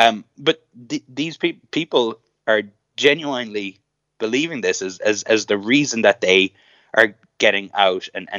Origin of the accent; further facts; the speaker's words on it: Munster, Ireland; accent: Kerry; I come out with a Kerry accent.